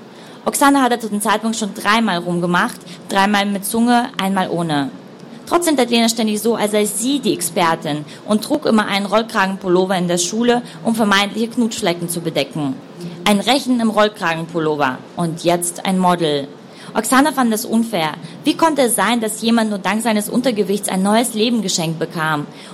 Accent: Russia; Also ich bin auch Russin, ich bin in St. Petersburg geboren und bin in einem Vorort von Russland aufgewachsen, also in einem russischen kleinen Städtchen aufgewachsen

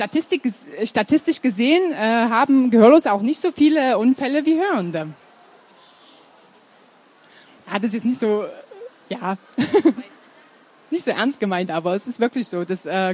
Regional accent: Switzerland; Also ich komme ja aus der Schweiz.

